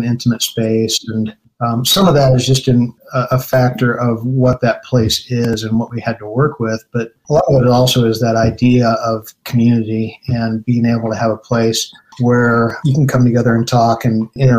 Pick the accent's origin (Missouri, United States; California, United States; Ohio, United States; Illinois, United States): Missouri, United States; St. Louis; I'm from St. Louis, and it really reminds me.